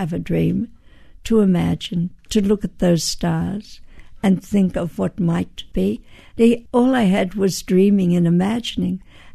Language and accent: English; Australia; I come from Australia. And she said, you don't sound Australian. And I said, oh, mate, I can be an Australian. I can talk straight like anybody else from Australia.